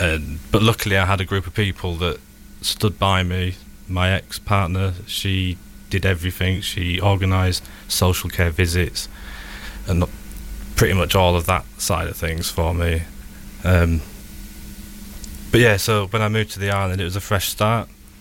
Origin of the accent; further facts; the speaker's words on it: York, Yorkshire and the Humber, United Kingdom; I grew up in York, so we had the River Ouse.